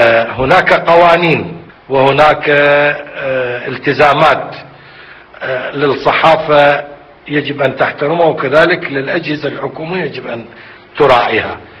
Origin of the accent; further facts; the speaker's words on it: Iraq; ولكننا كعراقيين مصممين على أن تنقل السلطة إلى العراقيين بأسرع وقت ممكن